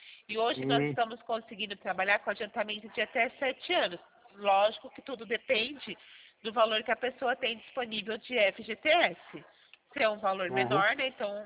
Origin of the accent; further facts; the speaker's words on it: Araraquara, São Paulo, Brazil; now in São Carlos, Brazil; estou localizada em São Carlos, porém eu sou de Araraquara